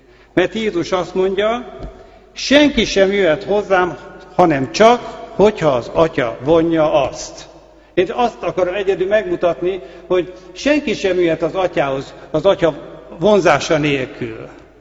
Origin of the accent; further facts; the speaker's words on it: Budapest, Hungary; Volt egy házmesterünk még, ahol fölnőttem Budapesten, a 8. kerületben